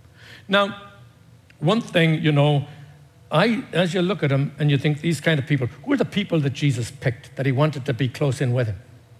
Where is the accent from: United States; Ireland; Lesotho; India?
Ireland; when I was a little boy growing up in Ireland